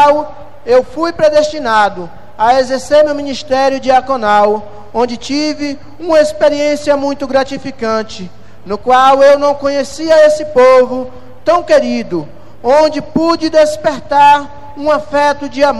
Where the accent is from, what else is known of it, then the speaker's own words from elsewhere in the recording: Mutuípe, Bahia, Brazil; Um agradecimento que eu não posso deixar de esquecer é a minha terra amada e querida